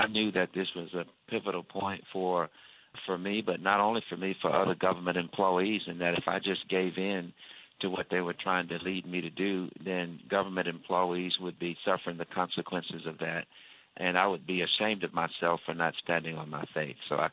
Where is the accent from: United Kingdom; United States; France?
United States; Shreveport, Louisiana; I was raised on faith and patriotism, you know, growing up in Shreveport, Louisiana, and living out my faith was just a way of life.